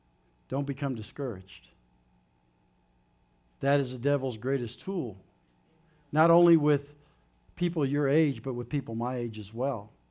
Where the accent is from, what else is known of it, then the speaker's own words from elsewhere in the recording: Ovid, United States; I thought growing up in Ovid, 7 miles from here, nothing was ever kept a secret.